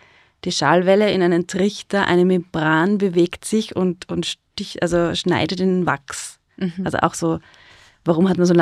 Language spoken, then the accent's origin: German; Styria, Austria; accent: Styrian; Ich komme auch aus der Steiermark, man hört es mir mittlerweile nicht mehr an. Aber es ist halt steirisch.